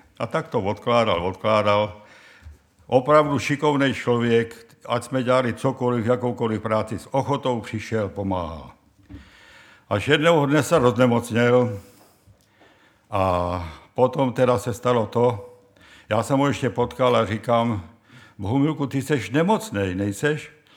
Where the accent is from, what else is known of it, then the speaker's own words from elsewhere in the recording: Vojvodovo, Vratsa Province, Bulgaria; pocházíme z Bulharska, z Vojvodovy